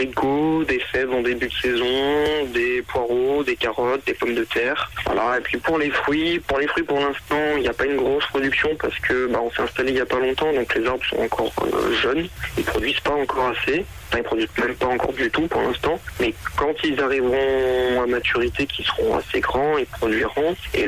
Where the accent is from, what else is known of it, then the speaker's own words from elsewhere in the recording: Provence-Alpes-Côte d'Azur, France; now in Avezé, France; on vient des Alpes-Maritimes, donc un endroit où il fait très chaud. On ne supporte pas vraiment la chaleur. C'est assez particulier pour quelqu'un qui vient du Sud